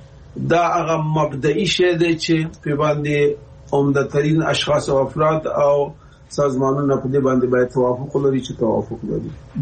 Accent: Afghanistan; موږ افغانان یو سلسله تاریخي مسائل څوارلس سوه کاله

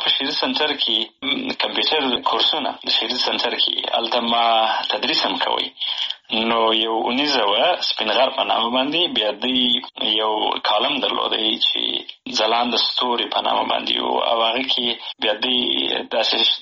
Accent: Helmand, Afghanistan; also born or lived in Bagram / Pakistan / Kandahar / Nangarhar; دا څه موده وری وخت هغې نه وروسته بیا بېرته راغلی یو په هلمند کې. نو خاپوړي مې په هلمند کې کړي دي، ابتدایي مکتب مې وری شروع کړی، وروسته کندهار ته

